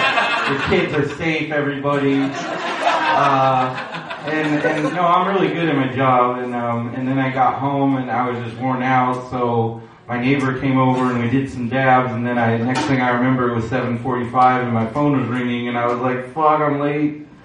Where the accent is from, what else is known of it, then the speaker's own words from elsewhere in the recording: San Diego, California, United States; I grew up in San Diego. I've lived in Southern California pretty much my entire life.